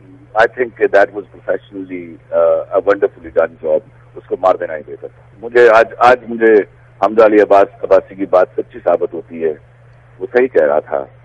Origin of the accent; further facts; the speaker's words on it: Lahore, Punjab, Pakistan; میں لاہوری ہوں, I am اے پکا sort of a Lahori guy